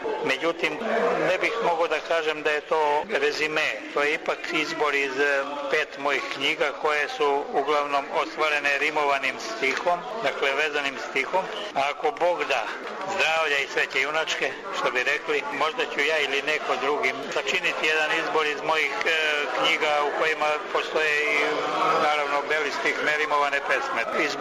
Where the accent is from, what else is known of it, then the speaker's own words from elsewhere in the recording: Svrljig, Southern and Eastern Serbia, Serbia; Ja se ne stidim svoga zavičaja, moj zavičaj u stvari je nešto što je svet.